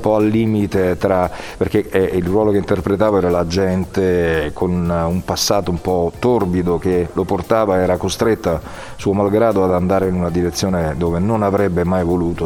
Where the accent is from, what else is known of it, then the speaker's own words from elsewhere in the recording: Campania, Italy; accent: Neapolitan; nel mio dialetto naturale che è il napoletano appunto